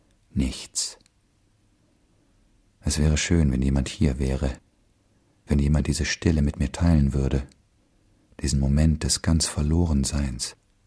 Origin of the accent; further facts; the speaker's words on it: Styria, Austria; accent: Styrian; War es mein steirischer Dialekt oder meine Unverfrorenheit oder beides zusammen, das die Gäste begeisterte?